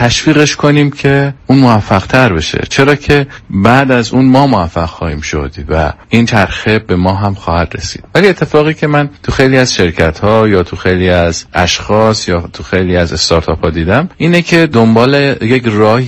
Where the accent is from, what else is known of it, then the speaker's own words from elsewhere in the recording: Iran; به خاطر اینکه ما همه ایرانی هستیم